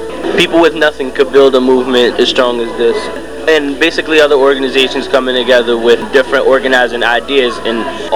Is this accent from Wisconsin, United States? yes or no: no; Philadelphia, Pennsylvania, United States; I'm from West Philadelphia